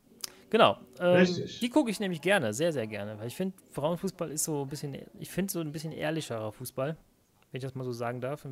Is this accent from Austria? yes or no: no; Cologne, North Rhine-Westphalia, Germany; ich komme aus dem Ortsteil von Fortuna Köln, quasi aus Zollstock